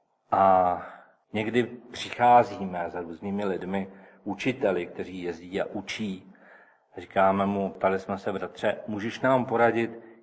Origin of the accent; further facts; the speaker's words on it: United States; Ale já jako Američan bych asi nebyl zrovna tím dobrým rádcem.